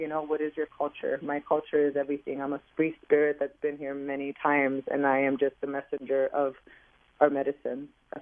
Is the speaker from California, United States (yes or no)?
yes; Los Angeles, California, United States; I was born and raised in East LA. I am the youngest out of 8 children.